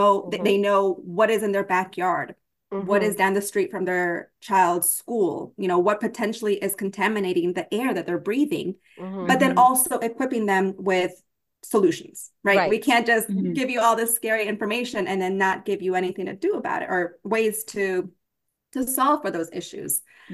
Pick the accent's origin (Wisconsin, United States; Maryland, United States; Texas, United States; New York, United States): Maryland, United States; also born or lived in Peru; now in Virginia Beach, United States; So for me as a Latina, I was born in Peru, raised pretty much most of my life in Maryland, and now I'm in Virginia Beach, Virginia.